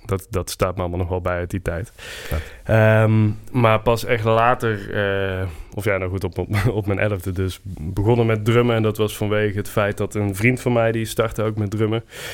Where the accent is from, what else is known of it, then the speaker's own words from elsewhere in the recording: Veghel, North Brabant, Netherlands; now in Apeldoorn, Netherlands; ik kom niet oorspronkelijk uit Apeldoorn. Ik ben geboren en getogen in Veghel. Dat ligt in Noord-Brabant. En eigenlijk toen ik daar als kleine jongen woonde en naar school ging